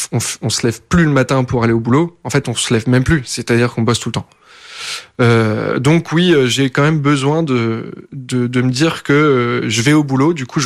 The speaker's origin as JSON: {"language": "French", "region": "Hauts-de-France", "country": "France", "said": "c'est dans ma région, dans là d'où je viens. Donc c'est juste à côté de la baie de Somme. C'est entre Holt et Mers, exactement."}